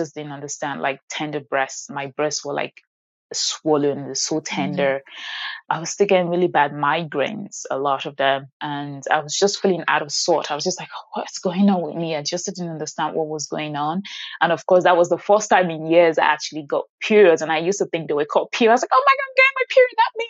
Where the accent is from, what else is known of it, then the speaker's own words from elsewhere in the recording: Nigeria; And being Black, being Nigerian, you know, from the African community, most African community